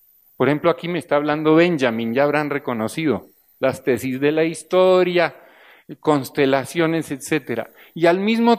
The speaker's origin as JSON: {"language": "Spanish", "country": "Colombia", "said": "Yo soy colombiano. No, no hay. Lo que hay que decir es que vengo de una tierra, de un país donde se experimentó."}